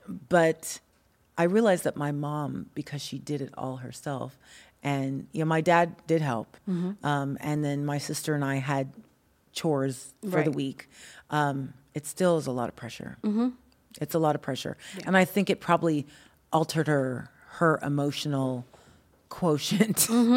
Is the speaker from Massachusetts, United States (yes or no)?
no; California, United States; That's not really a California thing. Like I'm from California.